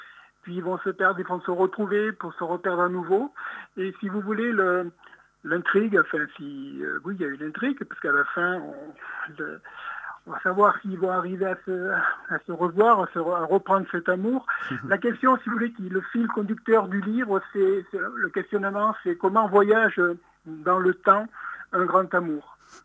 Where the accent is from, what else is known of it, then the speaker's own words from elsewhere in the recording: Calvisson, Occitanie, France; Donc, moi, j'habitais à côté. Je suis originaire de Calvisson.